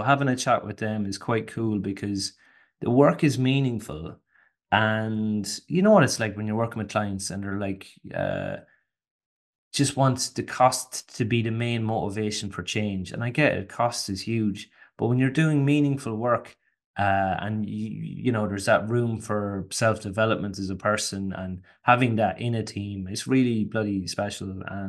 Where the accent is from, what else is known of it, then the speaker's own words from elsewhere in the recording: Ireland; Obviously, I'm stereotypically Irish, so there's all those stereotypes there.